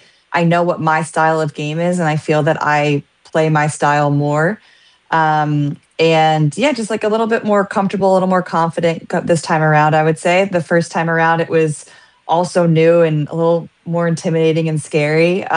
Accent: Buffalo, New York, United States; and then after that I had the opportunity to play for the Buffalo Buttes in my hometown.

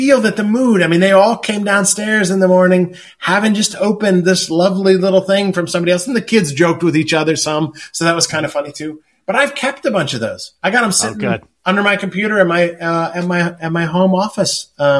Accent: Midwest, United States; which is a kid growing up in the Midwest in a Lutheran church.

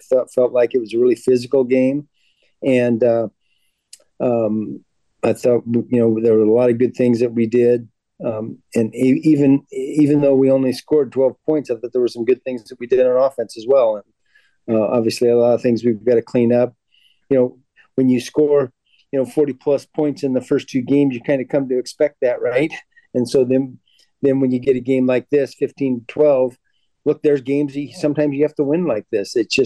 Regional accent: West Coast, United States; I grew up on the West Coast, and Notre Dame was a big deal there.

